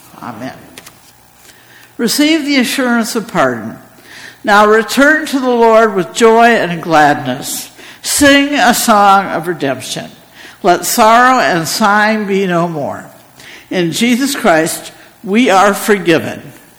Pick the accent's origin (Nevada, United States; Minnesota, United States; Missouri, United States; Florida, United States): Minnesota, United States; Cannon Falls; But anyway, I am originally from Minnesota. I grew up in Cannon Falls. Halfway between Rochester and the cities.